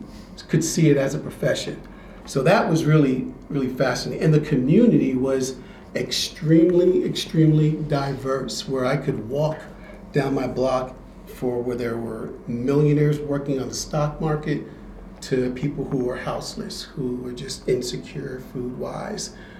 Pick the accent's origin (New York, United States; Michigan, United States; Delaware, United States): New York, United States; New York City; moved away as an adult; now in Fort Collins, United States; I'm not from Fort Collins. I grew up in New York City, in New York.